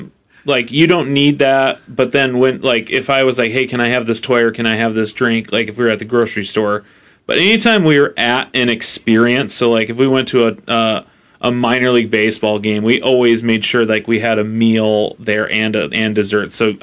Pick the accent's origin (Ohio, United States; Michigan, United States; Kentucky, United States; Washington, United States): Michigan, United States; Holland; My family, so I grew up in Holland, Michigan. We would go to professional sporting events in either Detroit or Chicago.